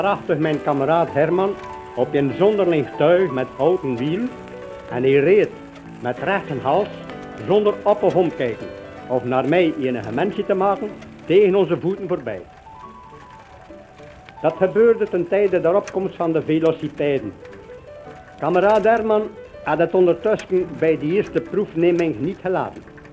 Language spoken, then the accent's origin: Dutch; Avelgem, West Flanders, Belgium; also born or lived in Heule; Ik ben geboren te Hulle, heb mijn jeugd doorgebracht te Avelhem. Ik heb geleefd in Hooihem.